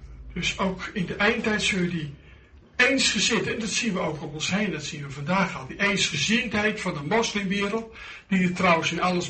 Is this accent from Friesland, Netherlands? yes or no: no; Apeldoorn, Gelderland, Netherlands; of in Apeldoorn, waar ik vandaan kom, of in Nederland